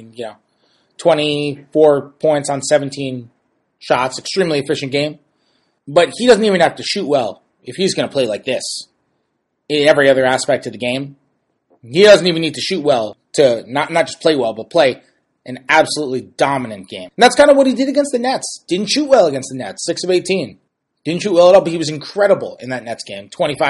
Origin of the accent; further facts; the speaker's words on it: New York, United States; I'm from New York. If you listen to the podcast, you probably already know that. So I'm from New York.